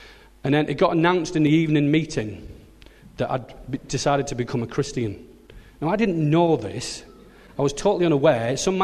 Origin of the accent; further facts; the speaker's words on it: Billingham, North East England, United Kingdom; now in Sedbergh, United Kingdom; So yeah, I was I was brought up in Billingham and still consider it home.